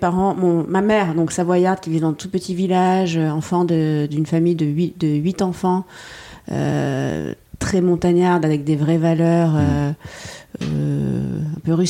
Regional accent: Monaco; moved away as an adult; also born or lived in London; Et je suis née à Monaco, j'ai grandi à Monaco, j'ai fait ma maternelle, ma primaire, jusqu'au bac, là-bas. Et ensuite, je suis partie vivre à Londres

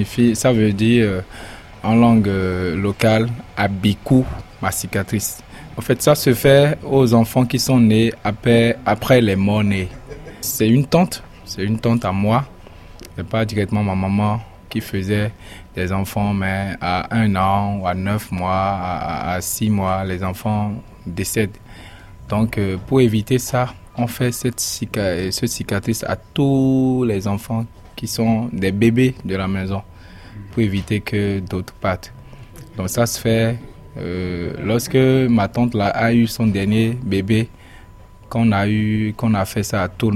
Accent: Ouémé, Benin; moi, je viens de la vallée de Louémé, et on parle chez moi la langue goun.

